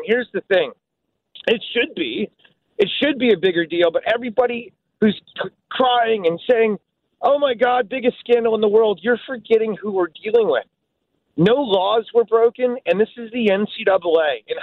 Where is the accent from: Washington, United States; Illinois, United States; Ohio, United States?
Illinois, United States; Vernon Hills; I'm from your area. I'm from Vernon Hills. So I grew up with Chicagoland and things making sense from a professional sports point of view, right?